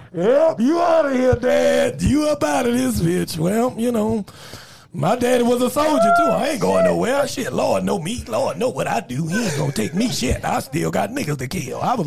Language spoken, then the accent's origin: English; New Orleans, Louisiana, United States; And I'm from New Orleans. This wasn't supposed to happen.